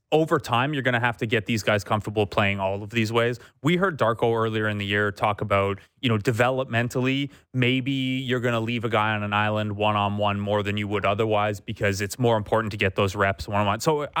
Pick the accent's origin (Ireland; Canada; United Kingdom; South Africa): Canada; as a Canadian basketball community